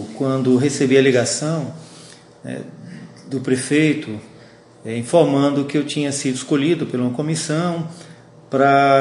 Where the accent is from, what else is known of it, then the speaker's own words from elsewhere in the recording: Várzea Alegre, Ceará, Brazil; also born or lived in Fortaleza; Depois, saímos de Várzea Alegre, porque é uma cidade pequena, que não tinha possibilidade.